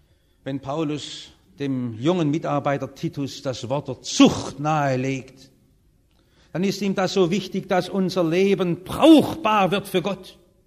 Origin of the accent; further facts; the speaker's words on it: Baden-Württemberg, Germany; Ich bin Schwabe. Verstehen Sie?